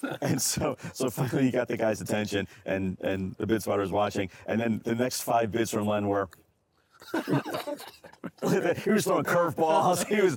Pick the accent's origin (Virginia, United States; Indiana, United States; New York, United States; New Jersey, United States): New Jersey, United States; Yeah, we are from Jersey, you know.